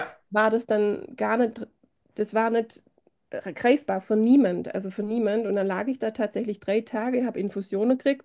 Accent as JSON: {"language": "German", "region": "Baden-Württemberg", "country": "Germany", "said": "Ich komme aus dem Schwabenländle, bin 43."}